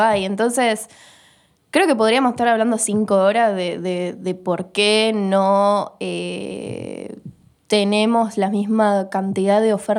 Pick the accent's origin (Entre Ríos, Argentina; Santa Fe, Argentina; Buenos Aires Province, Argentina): Santa Fe, Argentina; Rosario; en Rosario sentimos que hacemos lo mismo que en Buenos Aires, pero en chiquito.